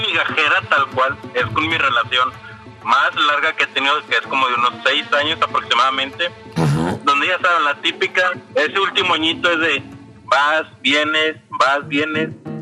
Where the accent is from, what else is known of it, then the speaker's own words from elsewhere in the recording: Monterrey, Nuevo León, Mexico; Soy regio, mi papá es de rancho